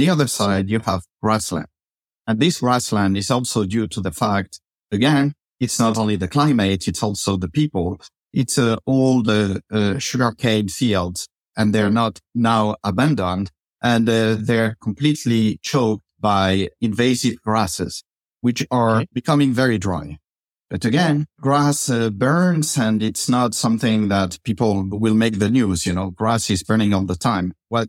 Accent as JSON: {"language": "English", "country": "France", "second_language": "English", "moved": "yes", "lives_now": "United States", "said": "So when I moved to the US from France, where I'm used to exactly what you describe, you know, fires happen in the summer when it's past 30 degrees and very dry and the vegetation has dried."}